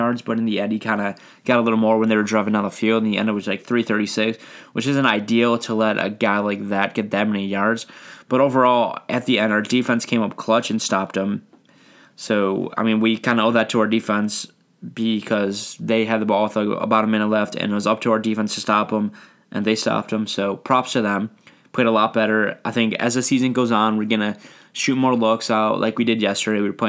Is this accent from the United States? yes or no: yes; Buffalo, New York, United States; I just like to say that because I'm from Buffalo